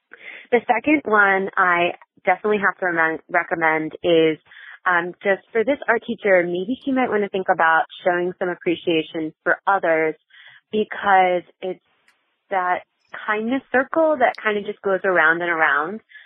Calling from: Pennsylvania, United States; from Pennsylvania

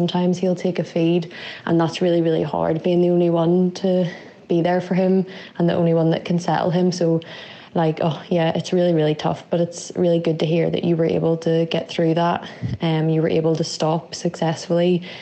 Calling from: Northern Ireland, United Kingdom; Hi, Ashley. … I'm listening from Northern Ireland.

